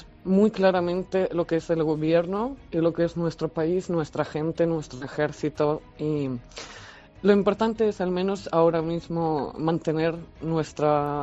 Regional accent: Ukraine; Rusia, por todos los crímenes de guerra que ha cometido en mi país

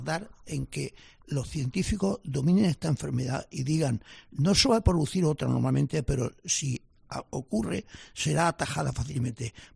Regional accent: Spain; yo como español

